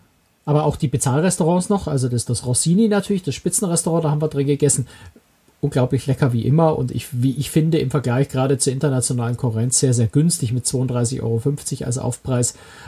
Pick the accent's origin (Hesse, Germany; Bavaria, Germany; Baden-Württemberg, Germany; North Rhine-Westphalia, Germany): Bavaria, Germany; das erlaube ich mir jetzt mal als Bayer zu sagen